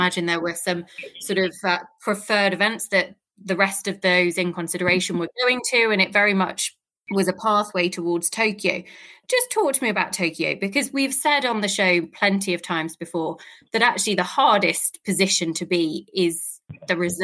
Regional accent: England, United Kingdom; we moan about it because we're British and that is what we love to do.

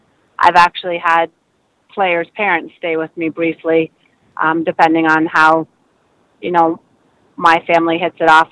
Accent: Massachusetts, United States; I grew up on the Cape. I graduated from one of the local high schools

